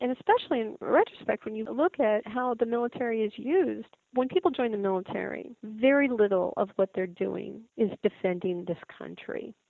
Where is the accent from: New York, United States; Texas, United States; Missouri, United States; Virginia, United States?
Missouri, United States; I grew up in Missouri, and one of the reasons why I joined the Navy was because I had worked for a summer at Whiteman Air Force Base